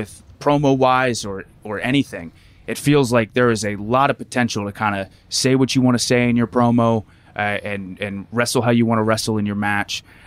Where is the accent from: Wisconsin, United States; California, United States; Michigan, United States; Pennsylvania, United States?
Pennsylvania, United States; Lancaster; Lancaster, Pennsylvania, so Amish country.